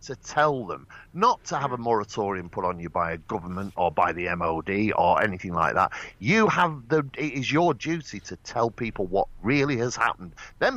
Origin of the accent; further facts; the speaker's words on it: England, United Kingdom; We're only English people anyway with funny accents.